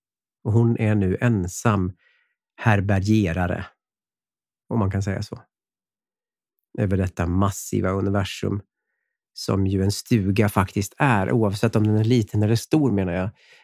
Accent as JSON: {"language": "Swedish", "town": "Härnösand", "region": "Västernorrland County", "country": "Sweden", "said": "men vi är ju också från Härnösand"}